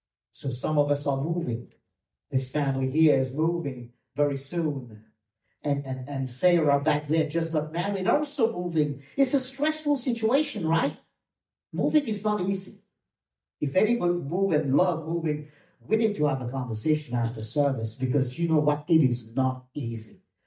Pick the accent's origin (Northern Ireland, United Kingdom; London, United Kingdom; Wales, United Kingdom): London, United Kingdom; now in Tulsa, United States; growing up in London, England, and to leave that and go in the cow pastures of Tulsa, Oklahoma, where you see horses and cows. And that wasn't my background. My background was concrete. Concrete everywhere.